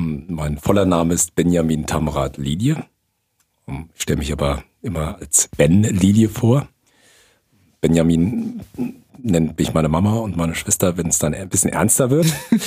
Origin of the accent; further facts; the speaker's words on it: Mainz, Rhineland-Palatinate, Germany; born there; Ich bin in Mainz geboren, aber wirklich nur geboren und dann mit einem Jahr in Wiesbaden, im Kinderheim, anderthalb Jahre waren wir vielleicht, sind wir adoptiert worden.